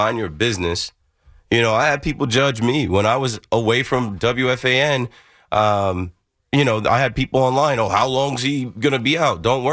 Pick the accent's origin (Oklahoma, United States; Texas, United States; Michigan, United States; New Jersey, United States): New Jersey, United States; I'm from the Shore area, Monmouth County. My wife is from Ocean County. Both of those places are well over an hour south from New York City.